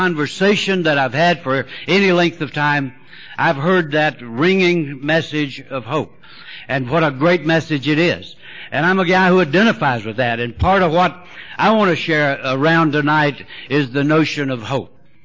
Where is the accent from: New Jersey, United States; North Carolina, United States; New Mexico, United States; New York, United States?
North Carolina, United States; Man, I'm from North Carolina. We need all the business we can get.